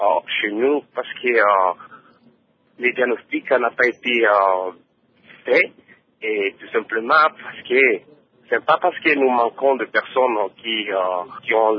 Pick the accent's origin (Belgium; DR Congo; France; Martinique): DR Congo; moved away as an adult; now in Japan; Bon, j'ai quitté la RDC vers 2008. Puis après avoir fini mes études médicales, je suis arrivé au Japon en 2008